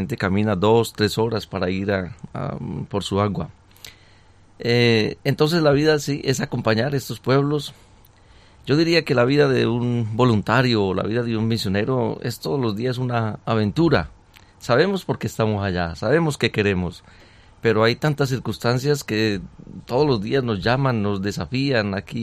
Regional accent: Colombia; moved away as an adult; now in Kenya; yo soy colombiano y hace 17 años estoy en Kenia.

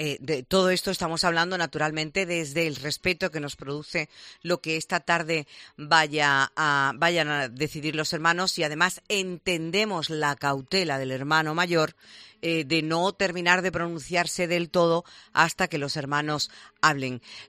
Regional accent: Seville, Andalusia, Spain; Yo tengo que decir, como sevillana, para mí sería un verdadero orgullo

